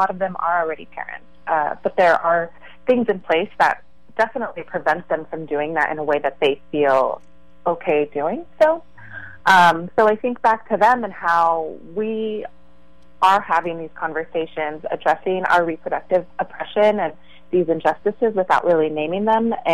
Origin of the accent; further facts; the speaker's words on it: California, United States; I grew up in the Central Valley, and there isn't a lot of reproductive health care services out there.